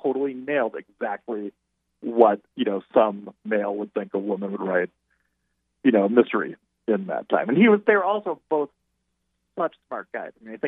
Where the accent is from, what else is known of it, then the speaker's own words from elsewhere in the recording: Chicago, Illinois, United States; I kind of the short version of the long story is I'm from Chicago, but I went to a boarding school outside of Boston